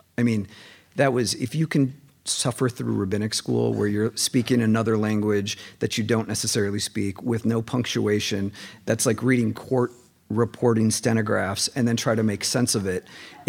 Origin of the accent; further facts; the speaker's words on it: Minneapolis, Minnesota, United States; I'm from Minneapolis, where it was, by the way, as my brother was emailing me basically every day last week.